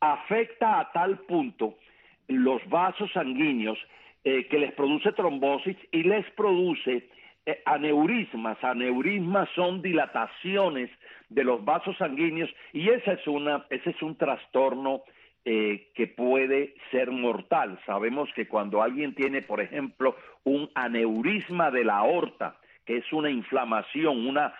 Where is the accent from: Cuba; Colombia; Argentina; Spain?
Cuba; mis compatriotas cubanos y a mi tierra